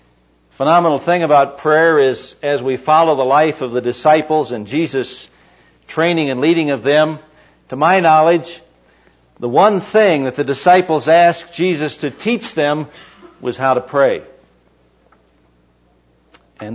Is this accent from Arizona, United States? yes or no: no; Michigan, United States; I'm originally from Michigan, by the way